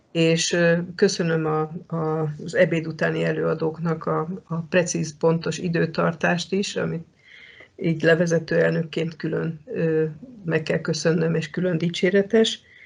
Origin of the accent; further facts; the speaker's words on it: Nagykőrös, Pest, Hungary; Én, aki Nagykőrös városában nőttem föl